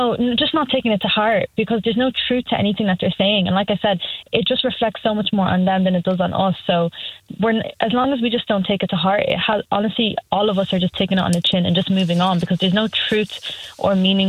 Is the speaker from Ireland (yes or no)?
yes; Ireland; But at the end of the day, I know I'm Irish, and that's enough.